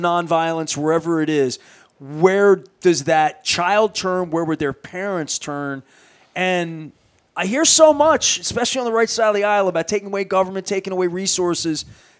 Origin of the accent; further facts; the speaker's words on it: Dundalk, Maryland, United States; I grew up in Dundalk in the 80s.